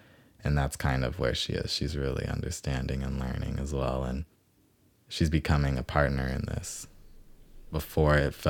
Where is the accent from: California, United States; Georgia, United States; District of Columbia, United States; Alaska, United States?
California, United States; Los Angeles; I am 23 years old, and I am currently living in Windsor Hills, California, Los Angeles, my hometown.